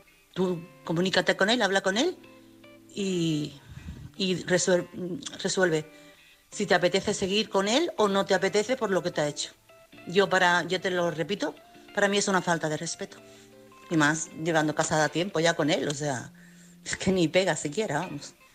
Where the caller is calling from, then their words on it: Chiclana, Andalusia, Spain; corresponsal de Chiclana.